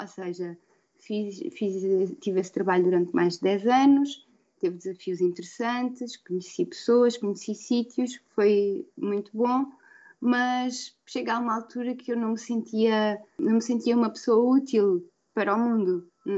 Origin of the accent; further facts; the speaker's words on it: Évora, Portugal; born there; moved away as an adult; also born or lived in Lisbon; now in São Tomé and Príncipe; eu já estava há algum tempo em Lisboa, porque eu nasci em Évora, mas depois fui para Lisboa para a faculdade e fiquei lá. Já eram muitos anos de Lisboa